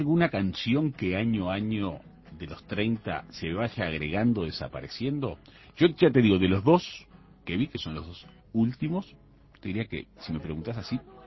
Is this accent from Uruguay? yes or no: yes; Uruguay; Para lo que somos los uruguayos